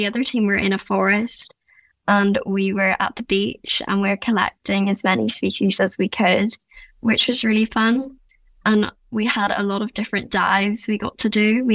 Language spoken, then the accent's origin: English; Ards, Northern Ireland, United Kingdom; I'm from Northern Ireland in Ards, and I'm 15 years old